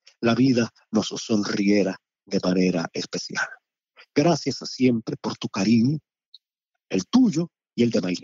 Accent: Cuba; Recuerdo durante mi niñez en Cuba lo difícil que fue conseguir una bicicleta china.

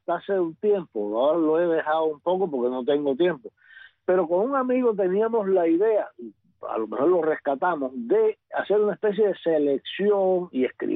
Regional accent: Cuba; moved away; ya después que me fui de Cuba, aquí me enteré

